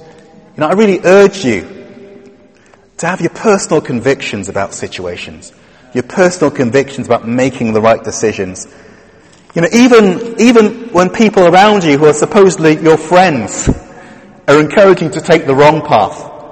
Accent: Barry, Wales, United Kingdom; I grew up in South Wales. And, where I lived, just around the coast of Barry, just outside of Cardiff, it's a place known for its hills.

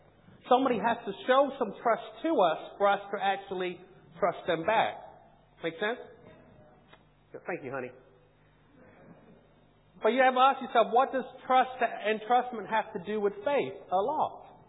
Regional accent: Norwich, East of England, United Kingdom; moved away as an adult; also born or lived in United States; I'm originally from Norwich.

